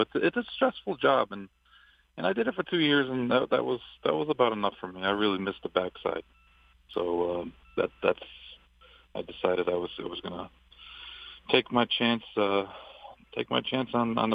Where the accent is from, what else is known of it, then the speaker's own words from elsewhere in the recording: Saratoga Springs, New York, United States; growing up in Saratoga, the harness track was open, you know, most of the year